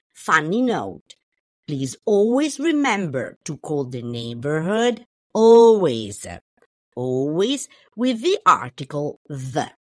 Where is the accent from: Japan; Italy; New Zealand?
Italy; now in New York, United States; I moved here 9 years ago from Italy.